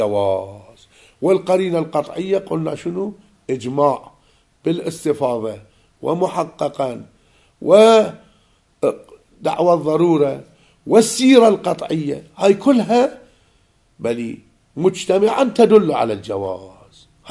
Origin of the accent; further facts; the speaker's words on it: Najaf, Najaf Governorate, Iraq; عندنا بعض الكلمات احنا من النجف